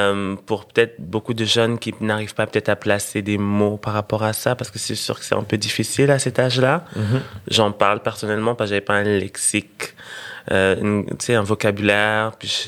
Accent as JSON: {"language": "French", "country": "Senegal", "tie": "born or raised there", "also_born_or_lived": "Burundi", "said": "Au Sénégal, exactement. Mais j'ai grandi au Burundi aussi, puisque j'ai grandi de là jusqu'à l'âge de 5 ans."}